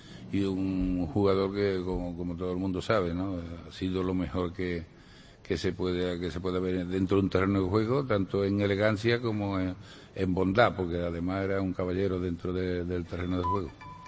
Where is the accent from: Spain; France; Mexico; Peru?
Spain; San Fernando, Andalusia; also born or lived in Cádiz; Porque yo soy de Cádiz, vamos, no soy de Cádiz, soy de San Fernando, no es mi ciudad, pero Cádiz es mi vida, mis hijos son de aquí y aquí he vivido yo siempre